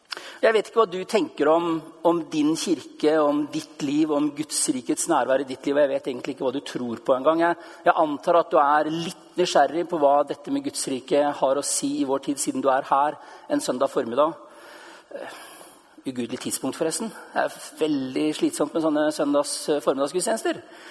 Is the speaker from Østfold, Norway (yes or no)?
yes; Østfold, Norway; på landsbygda der jeg vokste opp utenfor Sarpsborg på 70-tallet.